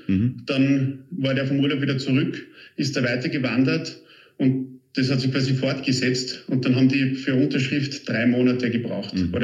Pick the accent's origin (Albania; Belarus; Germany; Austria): Austria; Also kann man sich jetzt als Österreicher gar nicht vorstellen